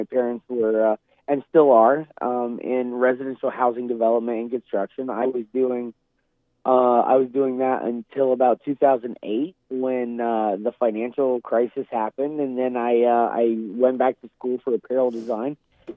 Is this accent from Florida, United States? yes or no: no; Indianapolis, Indiana, United States; now in Los Angeles, United States; Yeah, so I moved to L.A. recently. I'm from the Midwest, Indianapolis, Indiana.